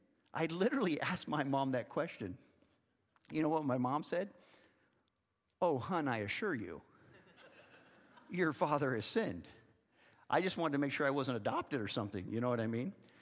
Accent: Modesto, California, United States; I grew up in Modesto, California, in the San Joaquin Valley.

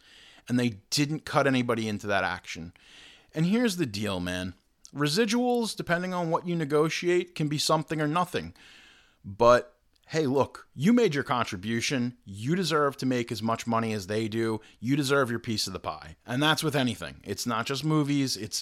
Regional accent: Long Island, New York, United States; I'm from Long Island. Over by me, 30 minutes away, is David Zaslav's $300 million compound in the Hamptons.

